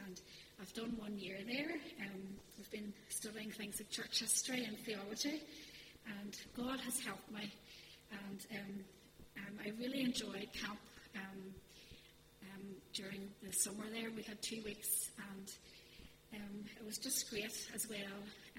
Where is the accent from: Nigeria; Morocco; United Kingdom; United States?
United Kingdom; Omagh, Northern Ireland; born there; I was born in Northern Ireland in a place called Oma. And I had Christian parents growing up.